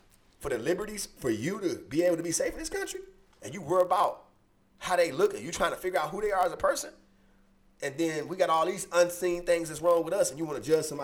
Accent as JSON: {"language": "English", "country": "United States", "said": "Me as an American."}